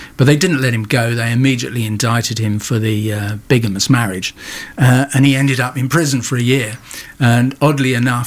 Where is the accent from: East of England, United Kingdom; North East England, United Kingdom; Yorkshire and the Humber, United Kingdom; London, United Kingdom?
London, United Kingdom; Ealing; I was brought up in Ealing, where the murderer was arrested.